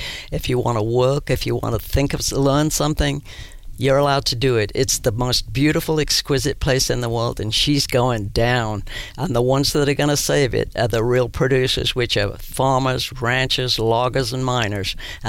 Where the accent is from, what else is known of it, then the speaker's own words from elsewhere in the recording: Birmingham, West Midlands, United Kingdom; But I am from Birmingham, England, which is was the most polluted city in Europe in World War II.